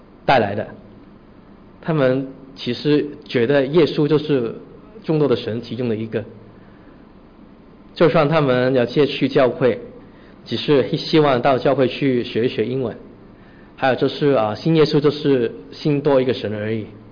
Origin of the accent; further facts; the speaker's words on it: Hong Kong; 我说我们是，但是我们从香港来的。